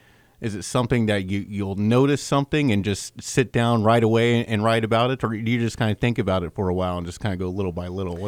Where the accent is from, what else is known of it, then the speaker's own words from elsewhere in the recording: Winfield, United States; Growing up in Winfield, growing up with actually both sides of my family are rodeo people.